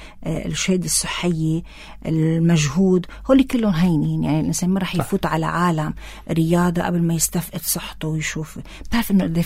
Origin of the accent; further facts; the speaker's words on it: South Governorate, Lebanon; يعني إذا أنت من صغارتها ما بتروح على الجنوب, أنا من الجنوب ما كتير بطلع على مناطق المتن